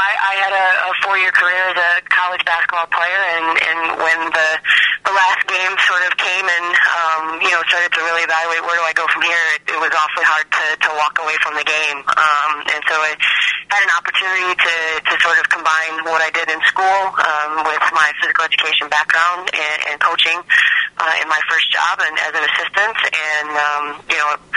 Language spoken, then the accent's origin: English; Michigan, United States; It was a great fit, very similar to home. I'm from Michigan, so it's a lot of very familiar surroundings